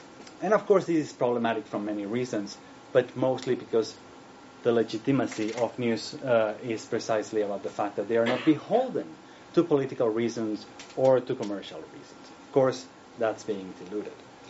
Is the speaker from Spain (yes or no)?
yes; Barcelona, Catalonia, Spain; English is a second language; moved away as an adult; now in Sweden; As I said, I live in Sweden, but I am originally from Barcelona.